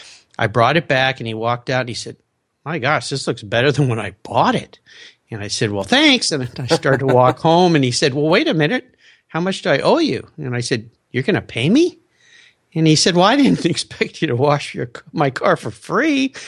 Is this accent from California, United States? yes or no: yes; La Jolla, California, United States; I grew up in La Jolla, California, so Southern California, car culture